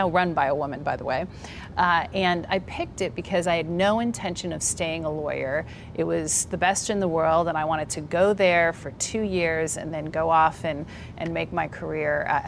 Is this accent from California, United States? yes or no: yes; Tustin, California, United States; I grew up in Tustin, California, which has a little sign and it says, work where you must, but live and shop in Tustin, so Southern California.